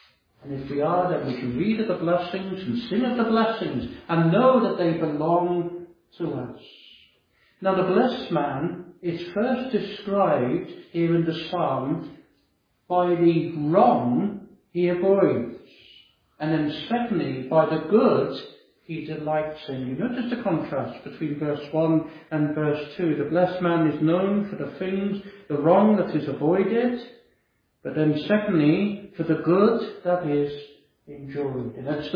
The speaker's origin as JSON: {"language": "English", "town": "Totton", "region": "South East England", "country": "United Kingdom", "tie": "born or raised there", "said": "I often used to look at these words growing up in Totten, for this psalm was in the vestibule on a display board."}